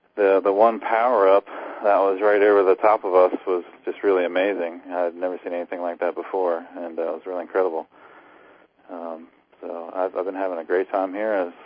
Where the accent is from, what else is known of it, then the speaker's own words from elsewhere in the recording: East Coast, United States; I'm from the East Coast. I came out from Maryland.